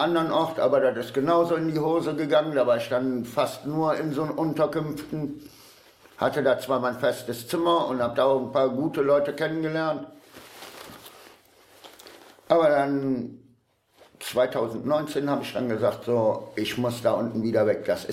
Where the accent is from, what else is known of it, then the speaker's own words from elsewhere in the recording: Düren, North Rhine-Westphalia, Germany; Also ich bin in Düren geboren, im März 81 und auch in Düren eigentlich aufgewachsen.